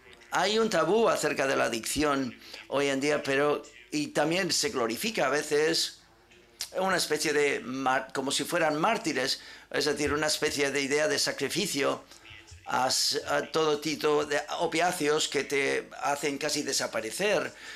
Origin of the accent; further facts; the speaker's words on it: Belgium; yo soy de Bélgica